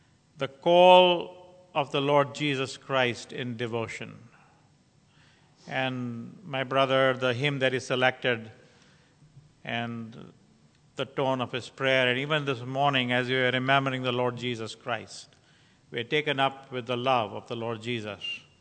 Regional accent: Jackson, Michigan, United States; from Jackson, Michigan.

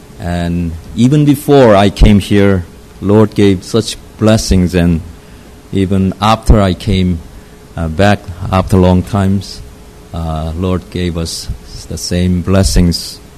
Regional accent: South Korea; I was born in Korea during the end of the Korean War. I was born in the family, going to the Methodist Church.

